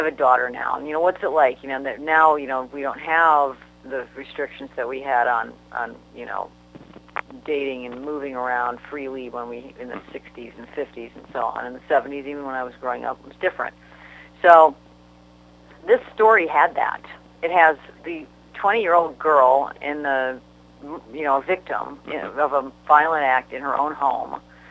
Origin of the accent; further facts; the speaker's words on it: Midwest, United States; I'm from the Midwest, and I started writing at the Associated Press covering politics in Springfield years and years ago.